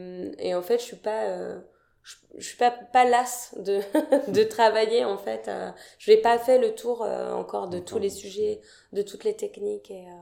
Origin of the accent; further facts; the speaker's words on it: Dinan, Brittany, France; je suis née à Dinan, j'ai grandi à Dinan.